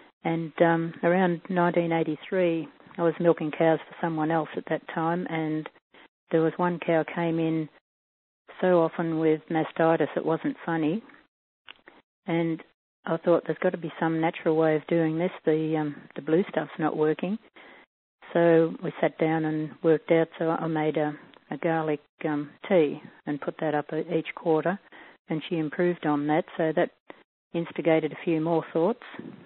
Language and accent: English; Korumburra, Victoria, Australia; and I'm from Currumburra, not Lee and Gaffer.